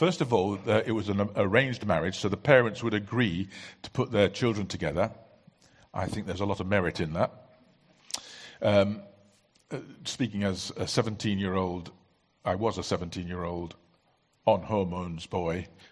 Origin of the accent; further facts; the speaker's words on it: Bangladesh; I saw this when I grew up in Bangladesh